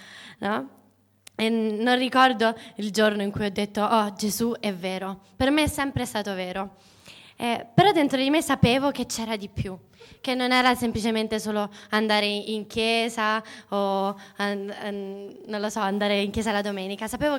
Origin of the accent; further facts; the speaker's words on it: Pescara, Abruzzo, Italy; ho 20 anni e vengo da Pescara, dall'Abruzzo. Quindi per me è un grande privilegio essere tornata nella mia patria